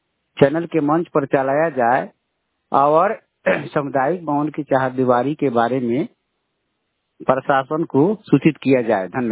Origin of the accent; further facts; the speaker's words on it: Bihar, India; मेरे गांव में शिक्षित बेरोजगार हैं, जो चनपटिया प्रखंड के अंतर्गत आता है, जिला पश्चिम चंपारण हुआ बिहार